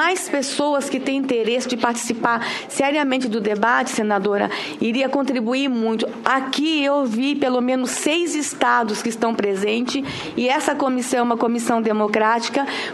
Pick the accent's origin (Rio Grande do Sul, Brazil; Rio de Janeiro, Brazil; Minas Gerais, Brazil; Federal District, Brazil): Federal District, Brazil; Brasília; Sou de Brasília, sou líder de um grande movimento em Brasília